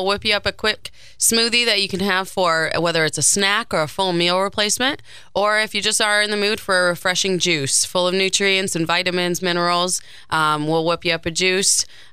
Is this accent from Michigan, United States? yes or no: yes; Marquette, Michigan, United States; also born or lived in South Florida; we were living in South Florida for the last five, although I am from Marquette.